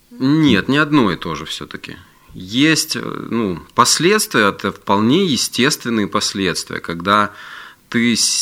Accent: Brest, Brest Region, Belarus; я вырос в Бресте, знаешь, там своя такая атмосфера, Брестская крепость, Вторая мировая война

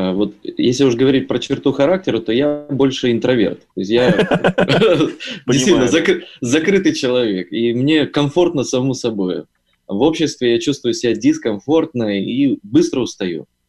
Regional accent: Perm, Perm Krai, Russia; еще там, в Перми, в моем родном городе.

